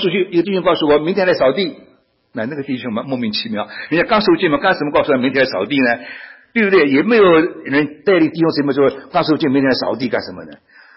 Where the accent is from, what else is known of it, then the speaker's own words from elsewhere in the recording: Shanghai, China; 最麻烦的是上海人，我是上海人，我上海人最麻烦的。